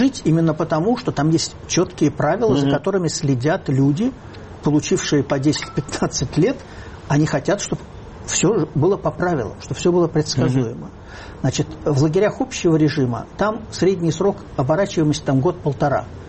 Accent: Moscow, Russia; Значит, я был москвич, но не коммунист.

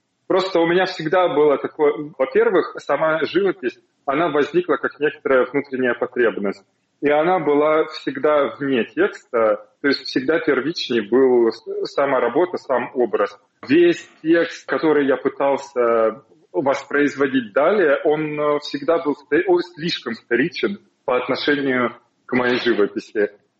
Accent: North Caucasus, Russia; Я с Северного Кавказа. Я рос в 90-е годы.

